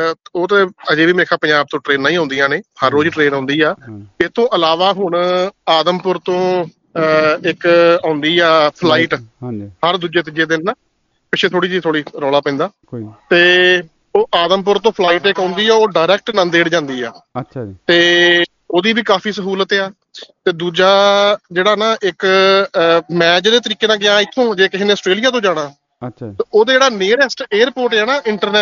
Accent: Amritsar, Punjab, India; ਜਿਵੇਂ ਮੈਂ ਅੰਮ੍ਰਿਤਸਰ ਸਾਹਿਬ ਜੰਮਿਆ ਪਲਿਆ ਹਨਾ

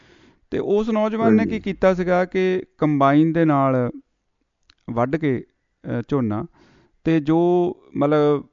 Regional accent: Punjab, India; now in Australia; ਤੇ ਈਵਨ ਕਿ ਹੱਥੀਂ ਵੀ ਸਾਡੇ ਪੰਜਾਬੀ ਇੱਥੇ ਵੱਢਦੇ ਰਹੇ ਨੇ, ਹੈ ਨਾ ਸਾਰਾ ਕੁਛ।

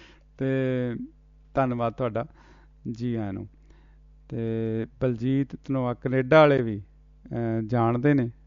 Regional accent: Punjab, India; ਪੰਜਾਬ ਦੇ ਵਿੱਚ, ਸਾਡੇ ਪਿੰਡ ਲਾਗੇ ਹੀ ਆ ਨਵਾਂਸ਼ਹਿਰ ਦੇ ਏਰੀਏ ਦੇ ਵਿੱਚ ਦੁਪਾਲਪੁਰ, ਅਤੇ ਸਾਡਾ ਪਿੰਡ 5-7 ਕਿਲੋਮੀਟਰ ਦੇ ਫਰਕ 'ਤੇ ਹੀ ਆ

